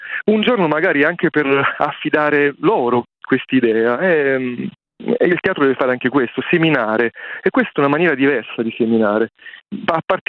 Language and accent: Italian; Naples, Campania, Italy; Sono napoletano poi.